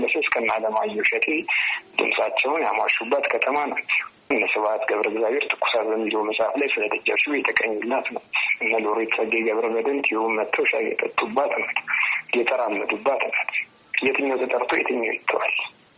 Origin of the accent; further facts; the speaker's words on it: Addis Ababa, Ethiopia; የስራ ቦታችንም ተወልደን ያደግነው እዛ አካባቢ ነው።